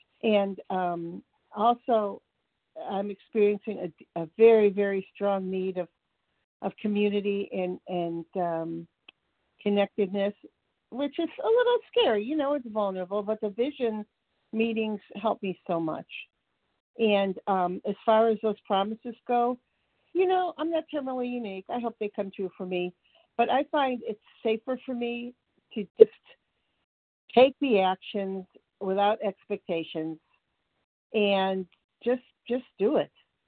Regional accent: Georgia, United States; I'm from Georgia.

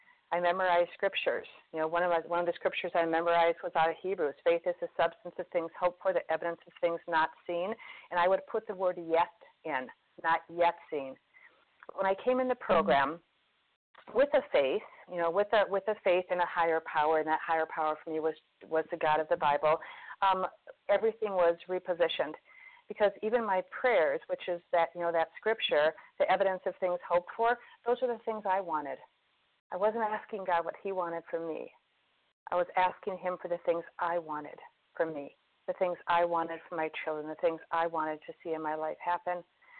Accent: Minnesota, United States; from Minnesota, grateful I recovered.

